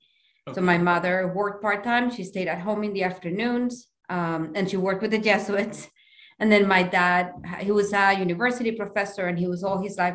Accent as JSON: {"language": "English", "region": "Bogotá", "country": "Colombia", "tie": "born or raised there", "said": "I grew up in a very loving family. We were six children."}